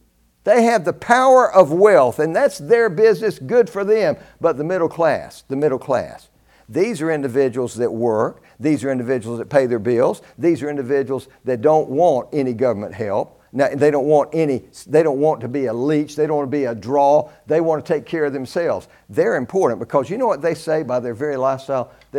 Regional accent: United States; born there; I am not an Englishman. I don't have any connection to England other than history. I'm not an English American. I'm not a Caucasian American. I am an American. I'm a native born American. My people have been here for generations, and this is my country.

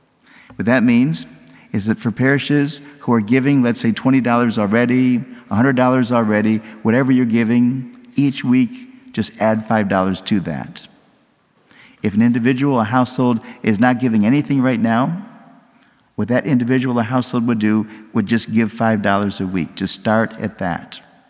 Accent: Michigan, United States; You also know that I'm from Michigan, from a city near Detroit

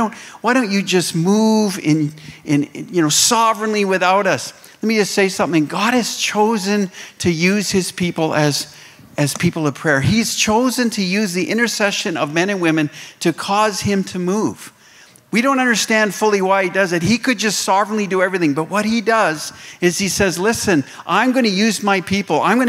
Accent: Canada; I say the U.S. because I'm from Canada.

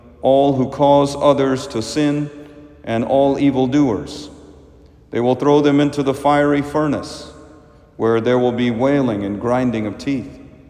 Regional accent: India; the poor living in cardboard boxes in my home country of India

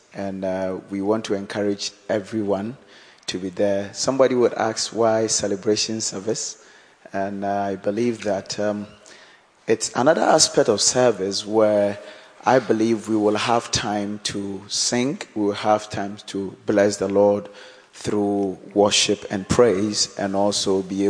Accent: Ghana; now in Gillingham, United Kingdom; Because when we came from Ghana, we realized that I'm a Baptist.

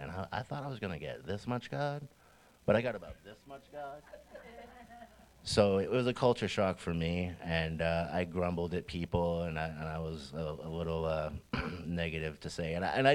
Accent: Exeter, New Hampshire, United States; I'm 48. I'm originally from Exeter, New Hampshire.

